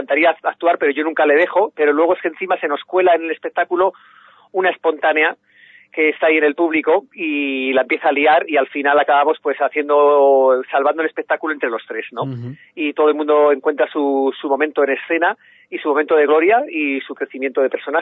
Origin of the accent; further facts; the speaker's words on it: Madrid, Community of Madrid, Spain; born there; also born or lived in Barcelona; now in Sierra de Gata, Spain; yo nací en Madrid